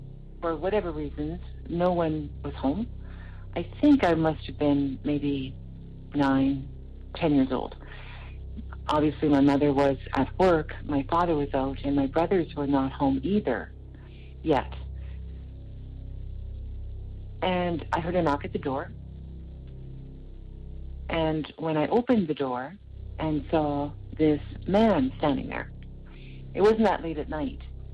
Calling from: Brandon, Manitoba, Canada; Hi, I'm calling from Brandon, Manitoba in Canada.

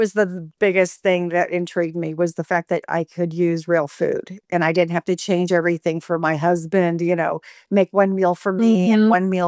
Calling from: Montana, United States; I am in the United States, in the state of Montana.

